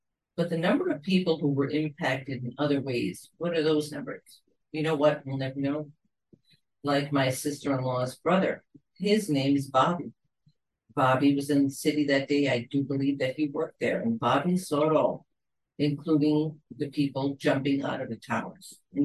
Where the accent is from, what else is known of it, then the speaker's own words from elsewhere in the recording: New York, United States; Speaking as a New Yorker, this I will never forget.